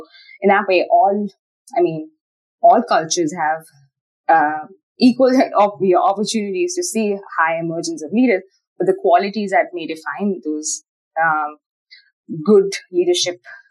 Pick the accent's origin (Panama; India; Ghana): India; I'm from India, right? And in India, for instance, humility is a very highly valued trait.